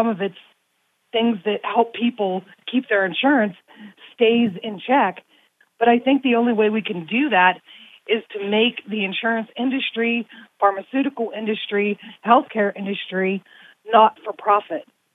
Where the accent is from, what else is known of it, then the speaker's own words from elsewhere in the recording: Ohio, United States; Like I said, I'm from Ohio, too.